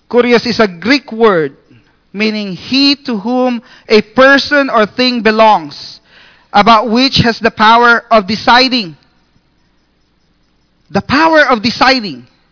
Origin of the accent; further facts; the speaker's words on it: Cavite, Calabarzon, Philippines; born there; I was born in Cavite, Philippines.